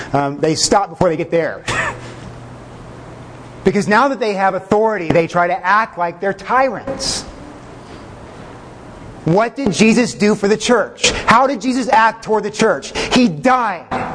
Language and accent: English; Texas, United States; That's where I grew up in Texas.